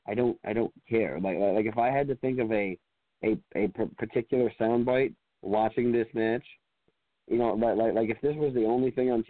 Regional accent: Ireland; And being Irish, I mean Sheamus is kind of a slap in the face.

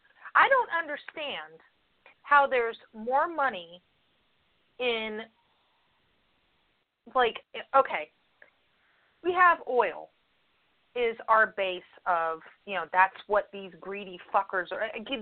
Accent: Palm Springs, California, United States; for new listeners, yes, I grew up in Southern California. But in Palm Springs, there's been a wind farm there.

